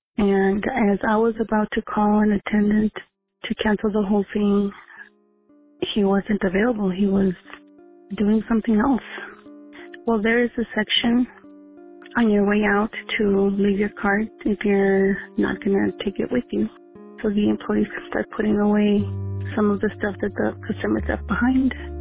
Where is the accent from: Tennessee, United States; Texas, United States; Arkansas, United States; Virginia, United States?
Texas, United States; My name is, and I am from Texas.